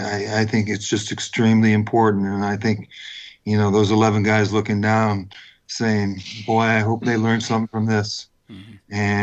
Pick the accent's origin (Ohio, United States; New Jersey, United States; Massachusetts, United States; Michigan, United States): Massachusetts, United States; Falmouth; I grew up on the Cape and Woods Hole, which is part of Falmouth.